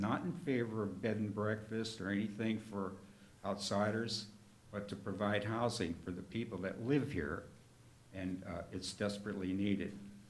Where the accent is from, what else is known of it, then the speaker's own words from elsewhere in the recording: Chicago, Illinois, United States; we're both from Chicago originally.